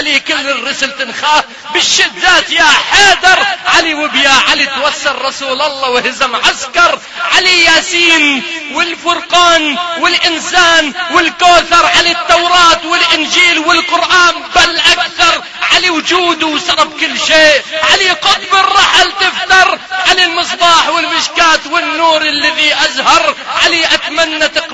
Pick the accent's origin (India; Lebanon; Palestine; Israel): Lebanon; كتبتها وأنا لبناني مو عراقي لكن كتبت القصيدة بلهجة عراقية